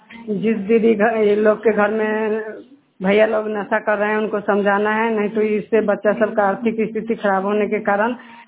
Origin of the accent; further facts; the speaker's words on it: Mani Bakrar, India; मैं मनी बकरार के रहने वाली हूँ और शीतल बकरार पंचायत की रहने वाली हूँ।